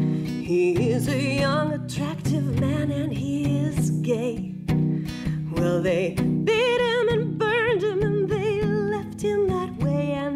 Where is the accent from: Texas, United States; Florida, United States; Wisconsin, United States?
Wisconsin, United States; now in Albuquerque, United States; I am from Wisconsin, raised here, and spent most of my young adult life here, and then went to Michigan to go to school, then to New York to pursue a theater career